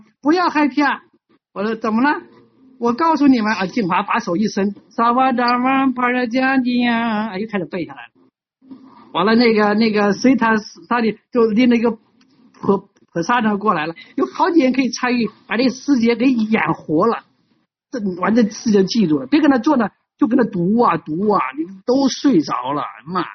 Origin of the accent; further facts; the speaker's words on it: Shenyang, Liaoning, China; 我的故乡，我想死你们了，沈阳朋友